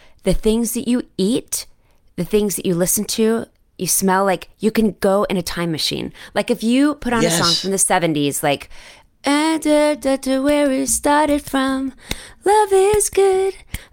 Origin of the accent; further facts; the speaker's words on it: Texas, United States; And maybe in an accent, because I'm from Texas.